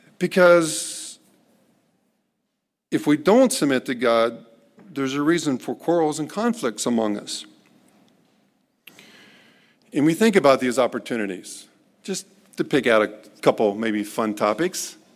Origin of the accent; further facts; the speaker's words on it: Dayton, Ohio, United States; I grew up in Dayton, Ohio. We called it a resort area, the place of last resort.